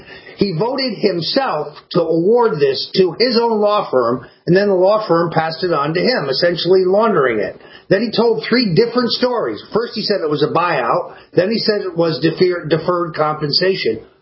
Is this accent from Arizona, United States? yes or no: no; Connecticut, United States; Virtually every time you ran for office in my home state of Connecticut, you said you served in Vietnam.